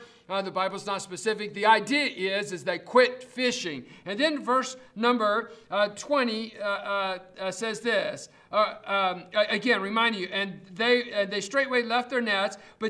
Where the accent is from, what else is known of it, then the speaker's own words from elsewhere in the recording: Fairmont, West Virginia, United States; now in Tucson, United States; Now, when I was growing up in West Virginia, Fellowship Baptist Church in Fairmont, West Virginia, they had what they called soul winning visitation.